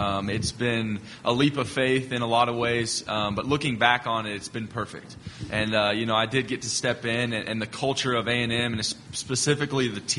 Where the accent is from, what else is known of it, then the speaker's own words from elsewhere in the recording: San Antonio, Texas, United States; I'm from Texas. I'm a San Antonio guy.